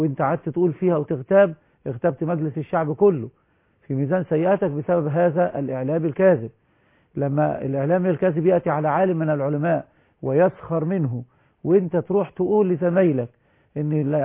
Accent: Egypt; ده مش عندنا في مصر بفضل الله

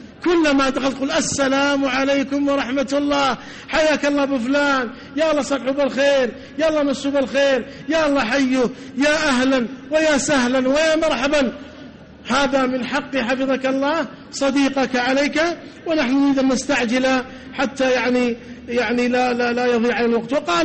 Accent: Hejaz, Saudi Arabia; وعندنا في الحجاز باللغة العامية يقولون لاقيني ولا تغديني

